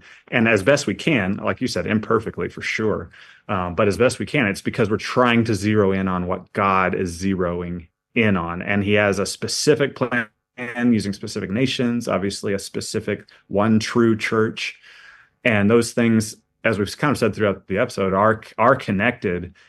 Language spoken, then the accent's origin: English; United States; But I do kind of have that fear as an American as well.